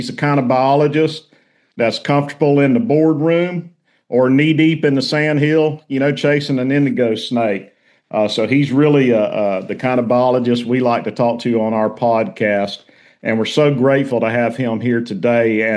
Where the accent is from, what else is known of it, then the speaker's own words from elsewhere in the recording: Florida, United States; Douglas and I, we grew up in Central Florida and got deep roots there.